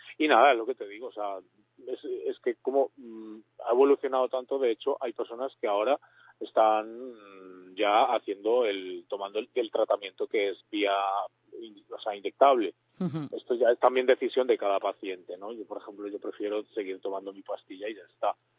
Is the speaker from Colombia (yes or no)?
yes; Colombia; now in Spain; yo soy colombiano y allí aún se muere la gente de VIH